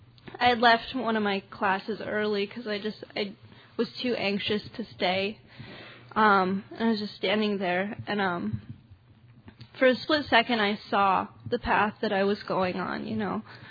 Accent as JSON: {"language": "English", "town": "Albuquerque", "region": "New Mexico", "country": "United States", "said": "So I'm from Albuquerque, New Mexico. And I love the Southwest."}